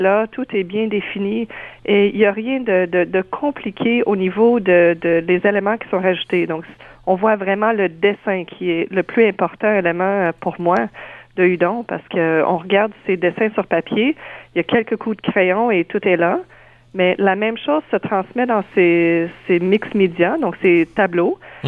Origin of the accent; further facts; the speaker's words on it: Quebec, Canada; born there; Je suis née aussi au Québec.